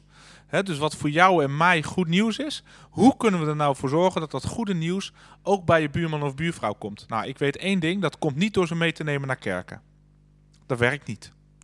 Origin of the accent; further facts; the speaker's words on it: Friesland, Netherlands; Ik ben zelf Fries, geloof ik.